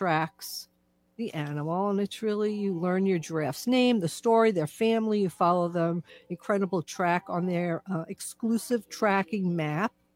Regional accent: New York, United States; because I'm from New York, so everything happens fast and we're loud and it's a lot.

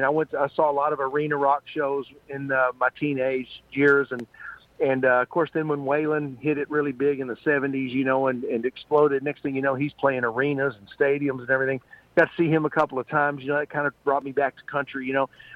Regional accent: Texas, United States; also born or lived in De Queen, Arkansas; Okay, I was born in a very, very small town in Arkansas called Dequeen. which is about 50 miles north of Texarkana, which is right on the Texas-Arkansas line, you know. And but when I was very young, my family moved to Te

